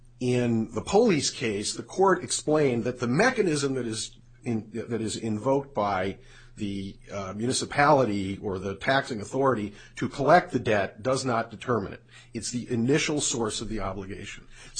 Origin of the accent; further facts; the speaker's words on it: New York, United States; I come from New York, so I could make a turnpike joke